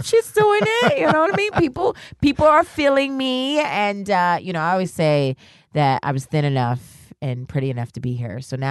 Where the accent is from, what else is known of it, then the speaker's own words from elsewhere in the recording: New York, United States; I'm from New York.